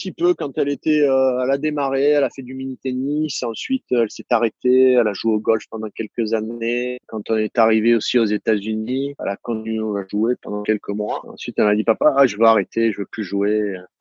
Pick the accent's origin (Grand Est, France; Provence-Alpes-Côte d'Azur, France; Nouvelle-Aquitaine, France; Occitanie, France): Provence-Alpes-Côte d'Azur, France; Saint-Cyr; accent: southern French; j'ai pas l'accent de Toulon. Mais par contre, quand je parle avec mes potes, ou quand je reviens à Saint-Cyr, rapidement je retrouve mon accent du sud